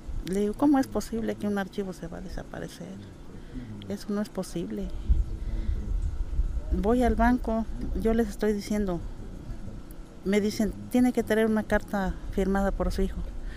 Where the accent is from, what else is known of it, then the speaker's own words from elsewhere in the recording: Huitzuco, Guerrero, Mexico; Vengo de Huitzuco, Guerrero.